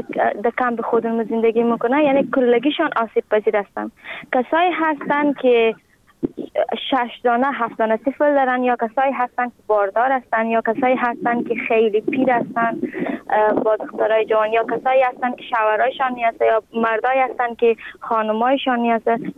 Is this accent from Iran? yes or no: no; Afghanistan; now in Greece; از افغانستان آمدیم. در کمپ روسینا زندگی میکنم. یک ساعت از آتین فاصله دارم، نزدیک کمپ تیواس.